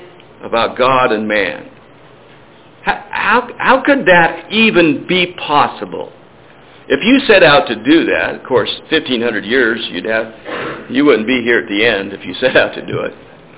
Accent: Oregon, United States; I was raised in Eastern Oregon on a farm. I'm just a dumb old farm boy, okay?

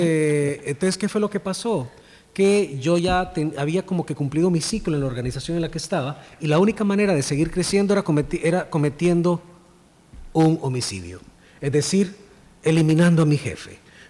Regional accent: El Salvador; born there; Yo pues soy nacido en El Salvador, de padre costarricense, madre salvadoreña

